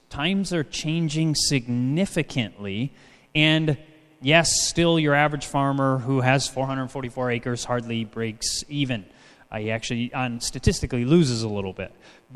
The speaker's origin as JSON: {"language": "English", "town": "White Cloud", "region": "Michigan", "country": "United States", "said": "We are from White Cloud, Michigan, just about halfway up Michigan on the west side of the Lower Peninsula."}